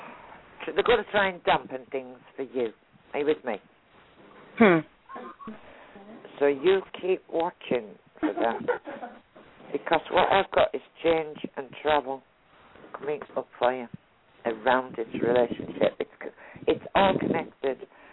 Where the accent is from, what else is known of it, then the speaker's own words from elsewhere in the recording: Hartlepool, North East England, United Kingdom; born there; I was born where they hung the monkey. Well, that's what everybody says anyway.